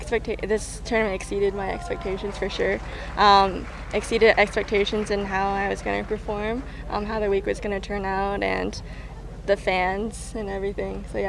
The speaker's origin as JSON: {"language": "English", "town": "Calgary", "region": "Alberta", "country": "Canada", "said": "I knew that I was from Calgary."}